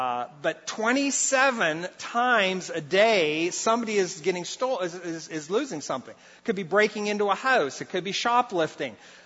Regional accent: Brazil; I think probably because I grew up in Brazil

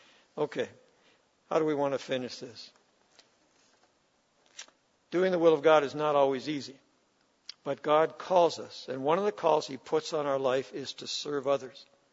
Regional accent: Toronto, Ontario, Canada; I didn't want to go to Toronto. I grew up in Toronto.

